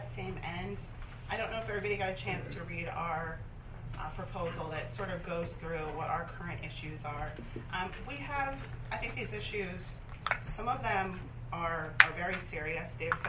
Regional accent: New York, United States; It used to be, I'm from Ulster County. I remember going uptown after high school in 2003 and there was no one around.

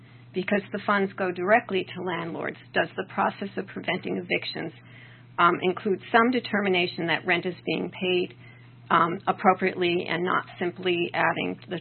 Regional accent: Exeter, New Hampshire, United States; I'm from Exeter

